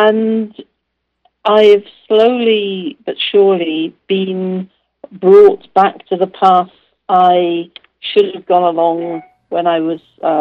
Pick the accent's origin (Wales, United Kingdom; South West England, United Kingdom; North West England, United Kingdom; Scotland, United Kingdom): Wales, United Kingdom; Cardiff; born there; now in Surrey, United Kingdom; I'm Welsh. I was born in Cardiff.